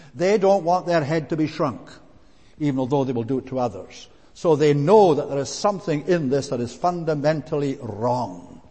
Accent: Scotland, United Kingdom; where I was brought up in Coole

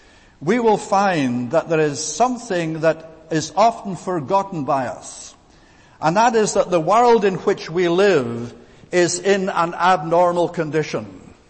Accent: Scotland, United Kingdom; accent: Scottish; No doubt you all know by now by my accent, I'm from the land of Scotland.

